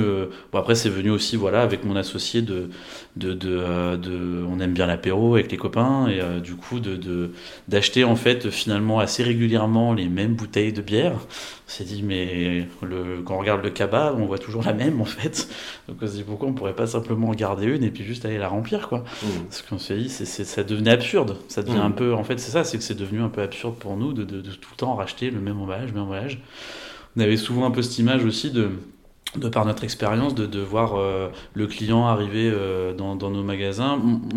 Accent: Trénoux, Centre-Val de Loire, France; Moi j'ai grandi à Trénoux, donc au nord d'Orléans, d'une famille. Mes parents sont de famille originellement de la campagne déjà à la base

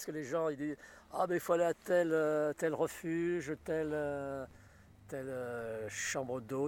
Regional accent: Pau, Nouvelle-Aquitaine, France; Moi, je suis Béarnais. Je suis parti de Pau pendant 40 ans.

